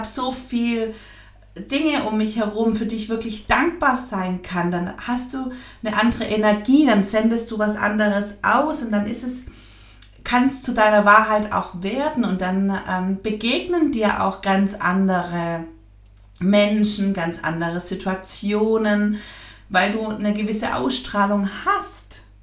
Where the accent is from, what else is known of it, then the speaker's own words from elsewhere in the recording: Swabia, Germany; hier im Schwabenland, wo ich herkomme